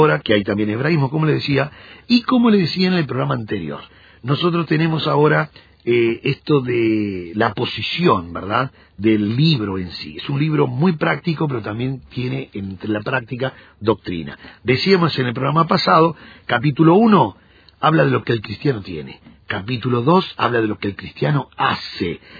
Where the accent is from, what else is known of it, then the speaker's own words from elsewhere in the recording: Uruguay; born there; Yo no soy judío, soy de línea brasilera, porque mi papá era brasilero, y yo nací en Uruguay